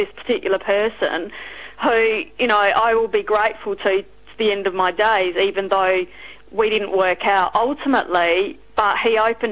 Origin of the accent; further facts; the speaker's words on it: South Australia, Australia; I'm from broadacre farming, cereal and wool country on the Eyre Peninsula, a small place called Cleve. I was raised on a farm with farming parents